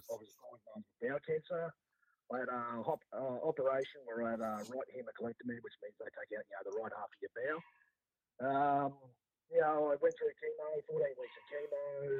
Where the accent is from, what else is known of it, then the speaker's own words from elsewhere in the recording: Bendigo, Victoria, Australia; I played at the Bendigo Rugby League Club. That's pretty much where my name is. I grew up in Bendigo, even though I haven't lived there for over 20 years.